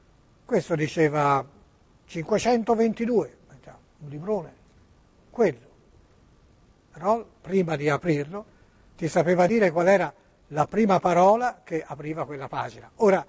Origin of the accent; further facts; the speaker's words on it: Bologna, Emilia-Romagna, Italy; Sì, sai, io sono di Bologna, ma lavoro a Prato.